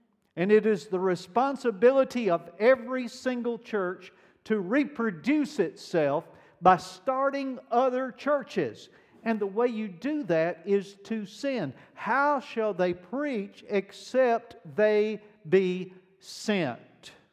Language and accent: English; the South, United States; You know, when I was a kid, I grew up in the South. You already knew that by the accent, right? Okay, so I grew up in the South